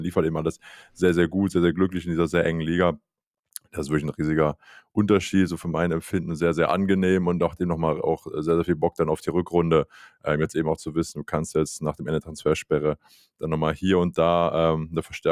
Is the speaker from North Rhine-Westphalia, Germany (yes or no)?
yes; Cologne, North Rhine-Westphalia, Germany; Und was du immer weißt als Kölner ist, der Gästeblock ist 10 von 10.